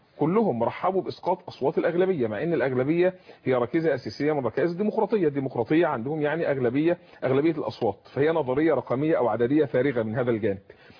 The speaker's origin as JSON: {"language": "Arabic", "country": "Egypt", "said": "فيتحالفوا مع الفلول كما حدث عندنا في مصر الآن"}